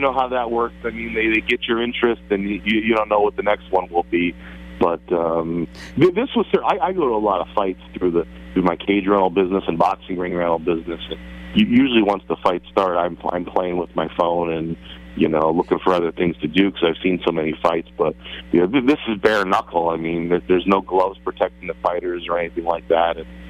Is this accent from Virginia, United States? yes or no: no; Hunlock Creek, Pennsylvania, United States; I grew up in Hunlock Creek.